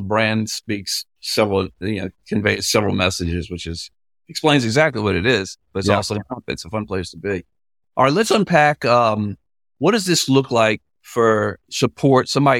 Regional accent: New Orleans, Louisiana, United States; It fit in great in New Orleans itself. I mean, yeah. My hometown.

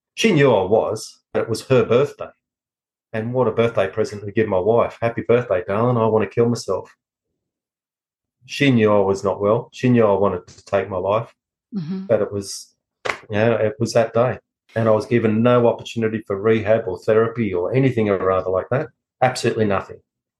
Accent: Australia; born there; I come from a German immigrant family who came to Australia. Yeah, I was born in Australia. I have two identities. I'm either German or Aussie.

